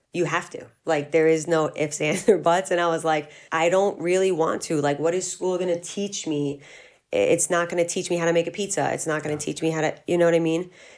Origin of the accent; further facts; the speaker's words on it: Bayside, New York, United States; No, I'm originally from Bayside, Queens. I grew up in Bayside, yeah.